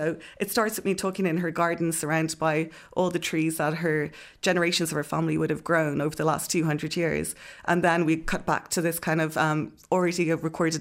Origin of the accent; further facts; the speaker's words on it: Ireland; no, I'm from the Republic.